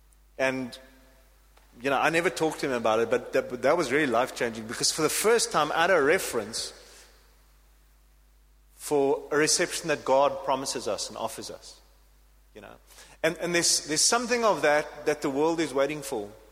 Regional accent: South Africa; It's just one of those default weaknesses that come with being South African.

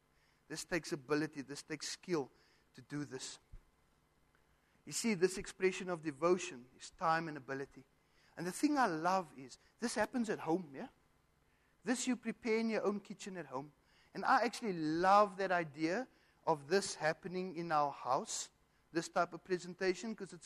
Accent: England, United Kingdom; And when I went to go fetch those things, and yet I'm English.

